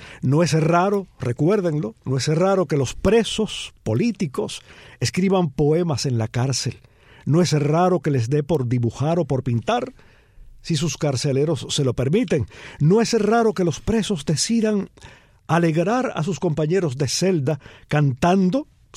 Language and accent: Spanish; Cuba; no somos pocos los cubanos que desesperamos porque nuestro país tenga acceso a un presente y a un destino mejores